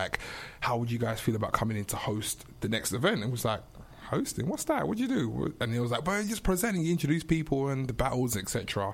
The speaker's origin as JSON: {"language": "English", "region": "London", "country": "United Kingdom", "said": "I'm all the way out in Essex right now. I'm from South London."}